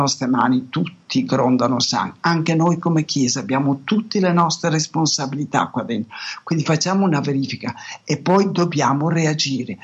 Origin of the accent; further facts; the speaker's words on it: Naples, Campania, Italy; io lo chiamo o sistema come napoletano